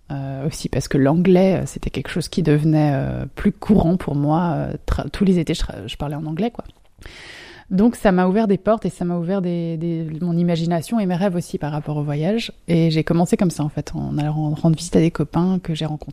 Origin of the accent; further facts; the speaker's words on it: Grand Est, France; Oui, donc j'ai grandi en Alsace. … Et j'ai passé quelques études à Strasbourg.